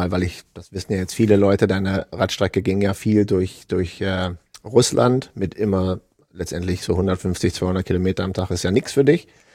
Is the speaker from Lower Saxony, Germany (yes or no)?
yes; Hanover, Lower Saxony, Germany; Ja, wir kommen ja aus Hannover, also ist nicht weit weg von uns.